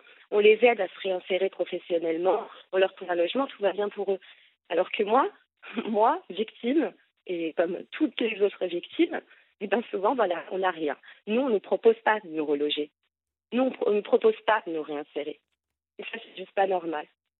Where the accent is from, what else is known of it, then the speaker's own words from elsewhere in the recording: Angers, Pays de la Loire, France; Moi, je suis née à Angers. J'ai grandi à Angers. Tout mon tissu, mon environnement, il est à Angers.